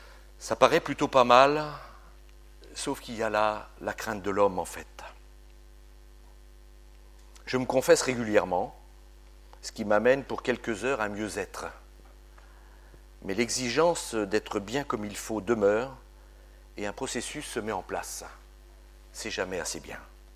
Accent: Chartres, Centre-Val de Loire, France; born there; Donc je suis né en 1955 à Chartres, en Eure-et-Loir, dans une famille pratiquant la religion catholique avec assiduité.

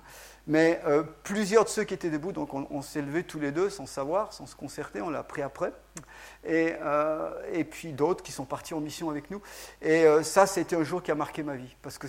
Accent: Central African Republic; Donc ça, c'était chez nous en Centrafrique.

